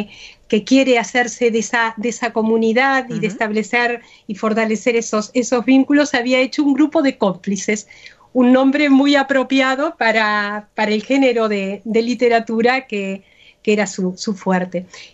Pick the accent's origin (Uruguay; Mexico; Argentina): Uruguay; now in Sabadell, Spain; cuando nos comentaban, ah, claro, una uruguaya, pues sí, le digo